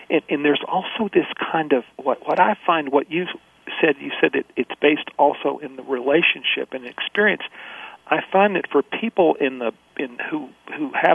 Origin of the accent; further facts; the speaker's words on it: Mississippi, United States; You know, I was born in 1955. I'm from Mississippi. That's where I was born and raised.